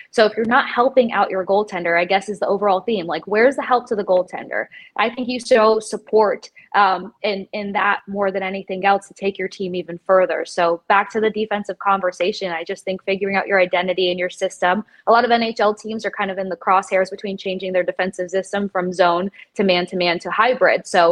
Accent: Tampa Bay, Florida, United States; I don't want to be discounted because I grew up in Tampa Bay. I mean, that's where I skated.

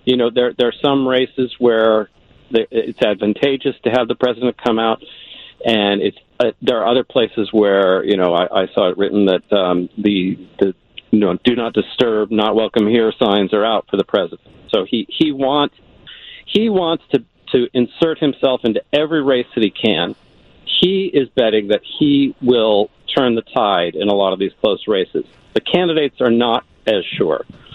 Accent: Chicago, Illinois, United States; I grew up in the Chicagoland area, so I'm well familiar with WGN Radio.

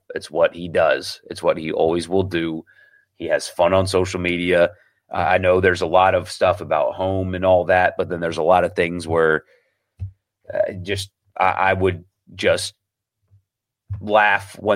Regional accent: South Carolina, United States; I attended Ole Miss, but I grew up in South Carolina.

